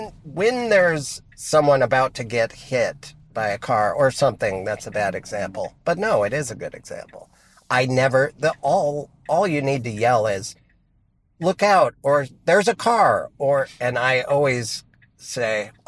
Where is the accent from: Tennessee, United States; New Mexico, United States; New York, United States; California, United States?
New York, United States; Brooklyn; accent: Brooklyn; And that's when my Brooklyn accent comes out and push people over.